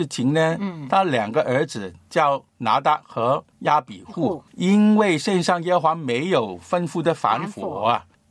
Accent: China; 我们中国人

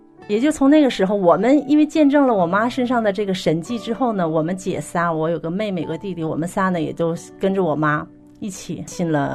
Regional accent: Northeast China, China; 我出生在一个东北的一个农村，一个山沟里，我们家呢背后山很高很大

